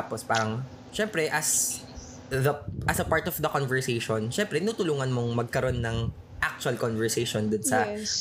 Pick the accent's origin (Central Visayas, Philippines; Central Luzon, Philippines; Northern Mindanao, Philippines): Central Luzon, Philippines; Kasi hindi ako taga Fairview, taga Bulacan ako.